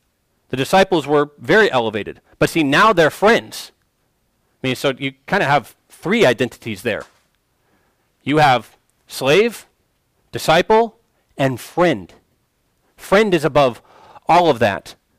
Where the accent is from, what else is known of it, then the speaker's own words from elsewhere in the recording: United States; And that's hard, because we're American, right? We can do the things that we want to do, right? We're business-minded, right? We're independent.